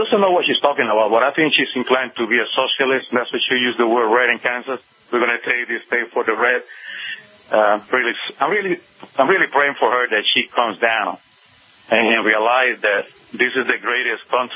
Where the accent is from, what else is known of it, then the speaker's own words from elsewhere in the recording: Puerto Rico; I'm really ashamed that I'm from Puerto Rico